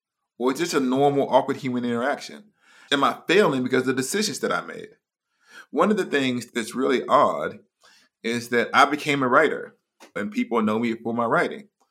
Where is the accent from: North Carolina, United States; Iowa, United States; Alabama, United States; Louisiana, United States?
Alabama, United States; Huntsville; I was actually a young Black kid growing up in Huntsville, Alabama, with people who were all around me.